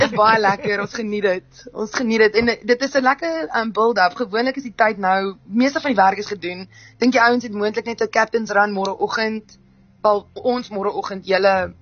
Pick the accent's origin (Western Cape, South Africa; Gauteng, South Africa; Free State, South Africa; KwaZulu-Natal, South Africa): Gauteng, South Africa; Pretoria; Jy weet, Pretoria is my geboortedorp.